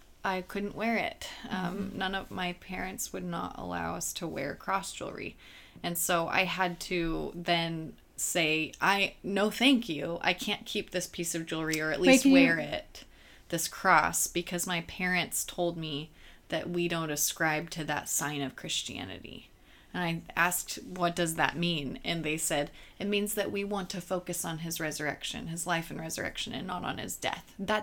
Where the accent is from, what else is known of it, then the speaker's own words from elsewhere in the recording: Southern United States, United States; So, we grew up in the Bible Belt, and I had good friends who would give me cross jewelry.